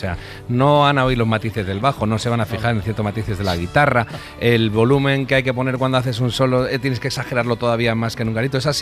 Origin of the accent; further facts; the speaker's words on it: Madrid, Community of Madrid, Spain; los que somos de Madrid, perdón por los oyentes que no lo son, reconocemos todos los garitos